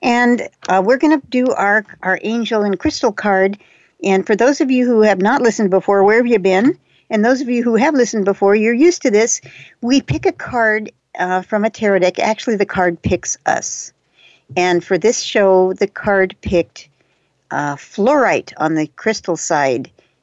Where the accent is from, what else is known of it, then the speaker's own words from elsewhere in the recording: Japan; first language Japanese; English is a second language; I was raised in Japan, and that's my first language, is Japanese.